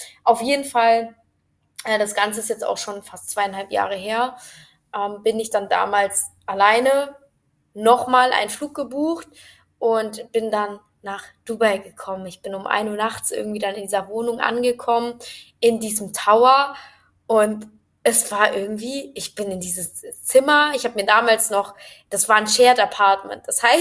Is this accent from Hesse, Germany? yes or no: yes; Frankfurt, Hesse, Germany; Ja, ich komme aus Frankfurt, ich bin so ein richtiges City-Girl.